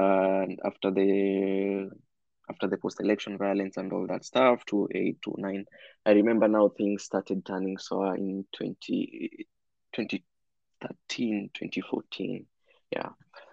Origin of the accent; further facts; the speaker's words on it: Kariobangi, Nairobi, Kenya; I mean, soccer was like a major part of me while growing up in Kariobangi.